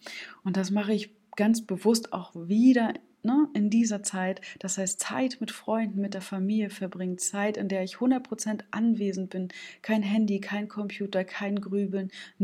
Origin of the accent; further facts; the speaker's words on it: Stralsund, Mecklenburg-Vorpommern, Germany; Ich habe da so ein schönes Marzipan aus meiner Heimatstadt Stralsund.